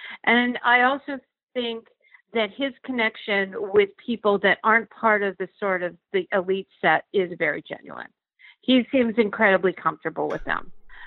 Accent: Pittsburgh, Pennsylvania, United States; before he went to speak at a Marcellus Shale coalition in my hometown of Pittsburgh.

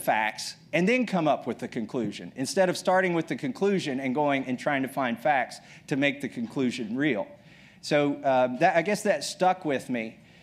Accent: Kentucky, United States; You know, I'm from Kentucky. I grew up in a rural area.

